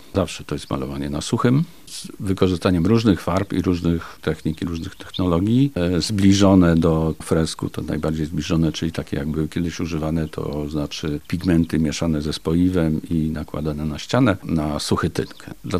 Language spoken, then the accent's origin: Polish; Końskowola, Lublin Voivodeship, Poland; born there; ponieważ z tych regionów pochodzę. Urodziłem się w Końskowoli.